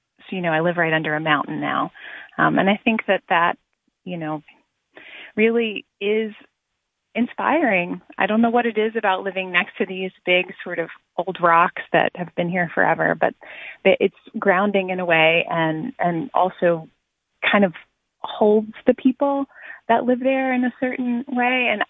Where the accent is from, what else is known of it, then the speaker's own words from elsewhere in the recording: the South, United States; So I'm from the South, and I think sort of we have a reputation as being very polite and very socially conscious.